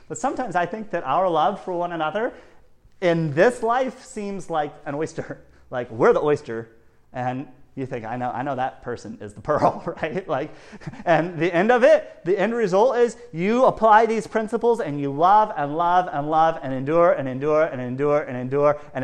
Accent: Colorado, United States; Really, grass is not a thing here in East Tennessee. I grew up in Colorado

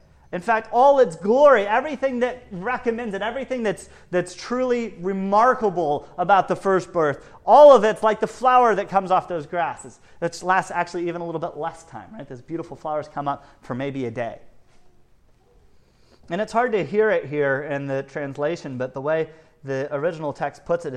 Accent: Colorado, United States; Really, grass is not a thing here in East Tennessee. I grew up in Colorado

